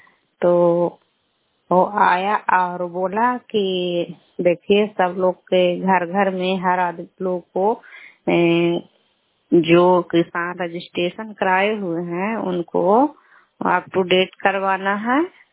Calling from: Nagarnausa, Bihar, India; श्यामा पंचायत से, नगर नौसा ब्लॉक से, नालंदा जिला।

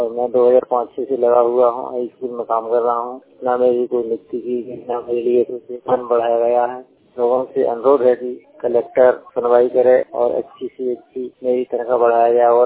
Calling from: Deori, Madhya Pradesh, India; ग्राम देवरी, तहसीलाना, जिला सीकरी, मध्य प्रदेश से बोल रहा हूँ।

